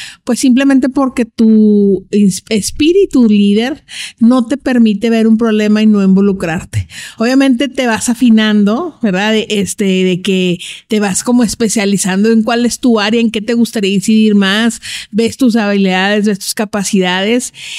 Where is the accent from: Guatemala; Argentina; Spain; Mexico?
Mexico; Ciudad Juárez, Chihuahua; Yo soy de Ciudad Juárez, toda la vida he vivido aquí